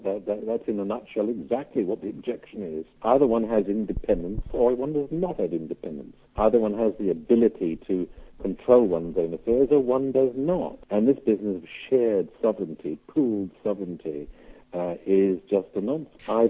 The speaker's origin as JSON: {"language": "English", "country": "United Kingdom", "said": "I am British, and I'm proud to be British, and I want to remain British."}